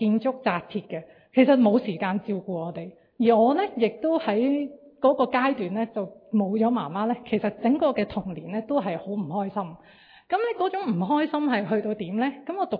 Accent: Kowloon City, Kowloon, Hong Kong; born there; 其实我爸爸妈妈就喺内地偷渡，然后攞身份证喺香港生活落嚟嘅嗰一代，佢哋定居落嚟嘅一开始咧就系九龙城寨，所以咧我喺九龙城度出世嘅。

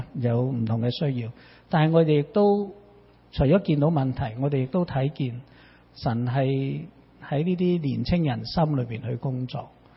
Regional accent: Hong Kong; 我们香港人很厉害，很多的理由，很多不同的藉口

